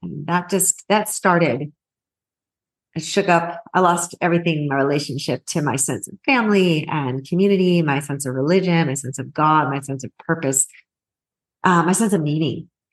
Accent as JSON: {"language": "English", "town": "Detroit", "region": "Michigan", "country": "United States", "tie": "born there", "said": "I was born in the Detroit, Michigan area."}